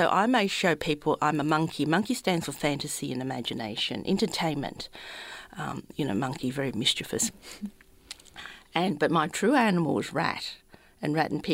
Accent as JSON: {"language": "English", "country": "Hong Kong", "tie": "born or raised there", "said": "I grew up in Hong Kong"}